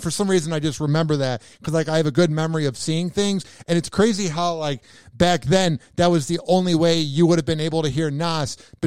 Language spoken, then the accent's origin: English; Chicago, Illinois, United States; Because I'm from Chicago, so back in the 90s through like 2010, they had the B96 After Party